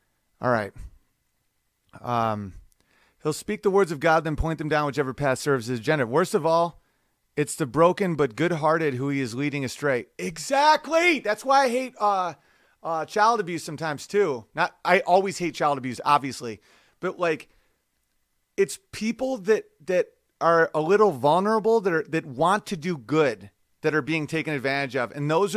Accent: North Dakota, United States; I'm from North Dakota, and a hot topic for debate up here is soybeans.

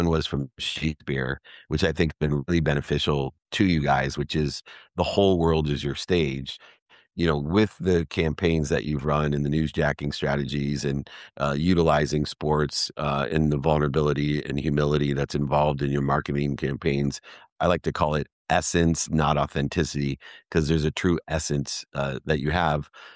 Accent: Akron, Ohio, United States; I'm from Akron, Ohio.

